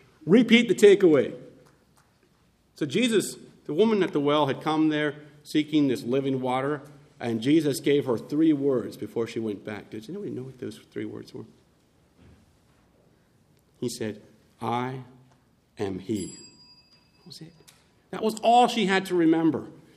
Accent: Midwest, United States; I'm from the Midwest.

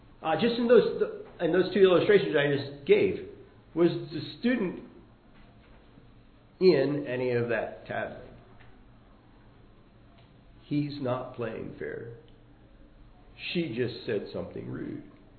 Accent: Kansas, United States; I used to do quite a bit of hunting. I grew up in Kansas.

